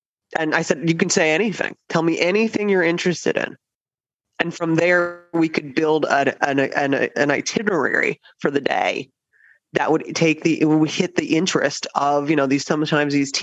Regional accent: New Jersey, United States; now in Williamsburg, United States; No, I'm from New Jersey.

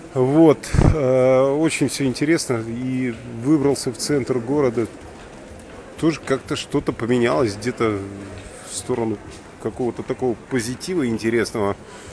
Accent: Latvia; moved away; я приветствую вас из Латвии. Я, черт возьми, приехал на родину. Давненько не был.

